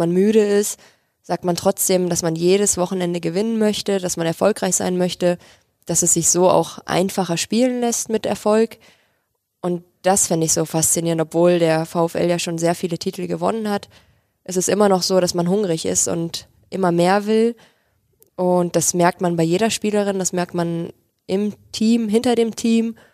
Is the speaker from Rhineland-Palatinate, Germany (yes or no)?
no; Essen, North Rhine-Westphalia, Germany; ich komme zum Beispiel aus Essen